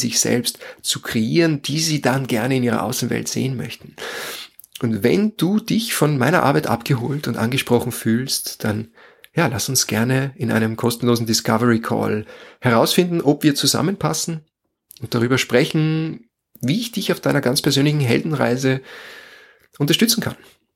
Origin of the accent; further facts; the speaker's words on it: Lower Austria, Austria; im Tipi-Zelt in meiner Heimat in Niederösterreich am Grundstück meiner Mutter